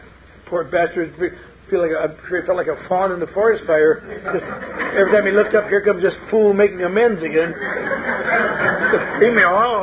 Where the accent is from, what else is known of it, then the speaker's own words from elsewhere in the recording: Eau Claire, Wisconsin, United States; I had gone back to speak at the annual dinner in my hometown of Eau Claire.